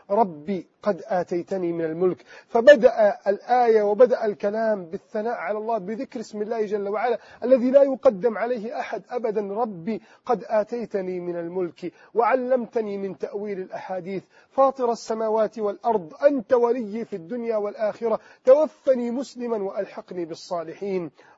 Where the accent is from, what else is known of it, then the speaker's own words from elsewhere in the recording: Egypt; سواء في بلدنا مصر أو في كل بلدان